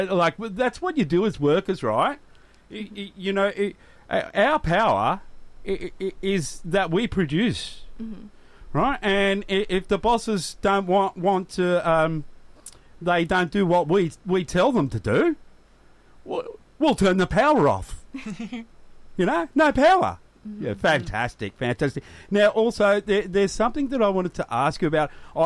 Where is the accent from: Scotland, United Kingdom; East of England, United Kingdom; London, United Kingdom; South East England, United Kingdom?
East of England, United Kingdom; Ipswich; It was cold this morning. I'm from Ipswich.